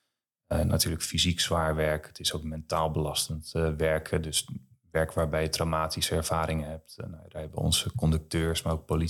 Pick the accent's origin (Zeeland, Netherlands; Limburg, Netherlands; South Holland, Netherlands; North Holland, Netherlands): Zeeland, Netherlands; Ik kom uit Zeeland. Ja, ja.